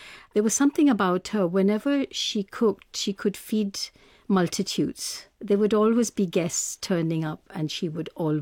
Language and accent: English; Glasgow, Scotland, United Kingdom; also born or lived in India / Wales; I'm a Scottish Pakistani Muslim Calvinist who grew up in Glasgow, was adopted by India and married into Wales.